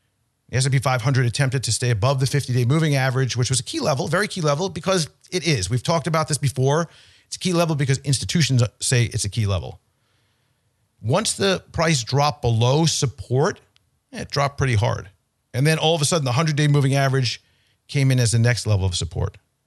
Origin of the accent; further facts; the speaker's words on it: Long Island, New York, United States; I'm from New York originally as well, out on Long Island, and I saw some video when I was a kid.